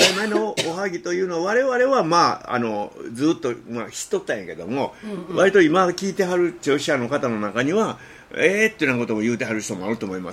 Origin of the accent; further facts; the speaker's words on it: Takashima, Shiga, Japan; now in Toyonaka, Japan; 私のふるさとの滋賀県から、